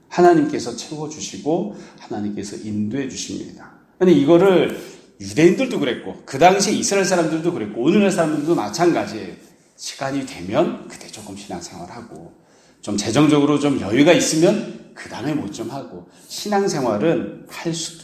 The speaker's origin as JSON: {"language": "Korean", "region": "Seoul", "country": "South Korea", "tie": "born or raised there", "said": "이제 아주 어렸을 때 지금은 제가 어렸을 때 살았던 집들이 다 김포공항에 활주로로 다 들어가 버렸는데"}